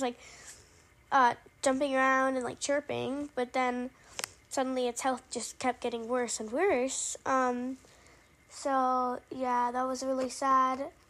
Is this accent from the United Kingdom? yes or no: yes; England, United Kingdom; moved away; I'm from England originally, so yeah, pretty sure I addressed that. I lost all my accent.